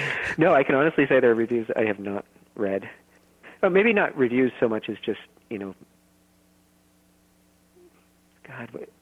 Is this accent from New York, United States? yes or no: yes; New Paltz, New York, United States; I'm from New Paltz, New York, originally, and I do little shows up there.